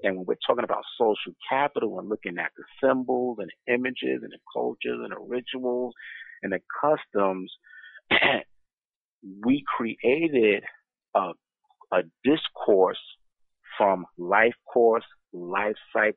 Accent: New York, United States; now in Baltimore, United States; I'm very familiar, Brother Najee, with Blue Nile. I'm originally from New York.

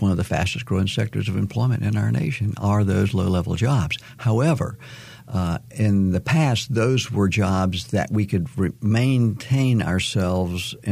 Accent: North Carolina, United States; as we grew up in North Carolina and we knew the labor of our backs was the road to economic success for most citizens in our state

